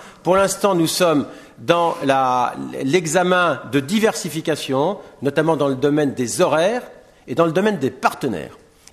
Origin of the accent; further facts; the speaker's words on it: Metz, Grand Est, France; Et je travaille à Metz, ma mère habite Metz, j'ai été élevé à Metz, je suis né à Metz, mais je n'habite pas Metz.